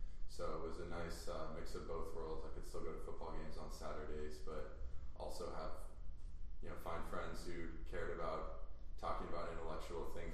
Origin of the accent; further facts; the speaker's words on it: Oregon, United States; I was from Oregon, so I was thinking of going to school in Oregon or California, and my mom made me go visit ASU.